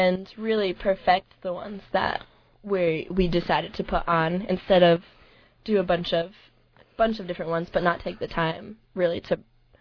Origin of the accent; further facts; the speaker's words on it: Rhode Island, United States; I'm originally from Rhode Island.